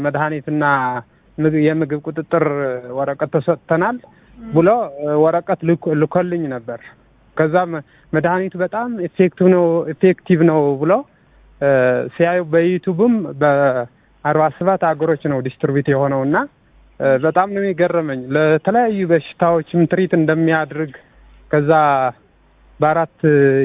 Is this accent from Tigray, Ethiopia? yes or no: yes; Tigray, Ethiopia; እኔ ከትግራይ ነኝ